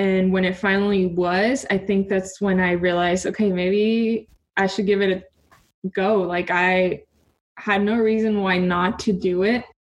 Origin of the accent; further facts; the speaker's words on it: Tijuana, Baja California, Mexico; Growing up in Tijuana and just being involved in soccer in Mexico